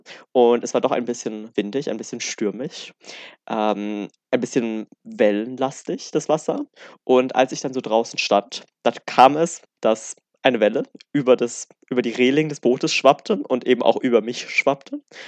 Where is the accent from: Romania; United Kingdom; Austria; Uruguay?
Uruguay; weil wir kommen ja aus Uruguay.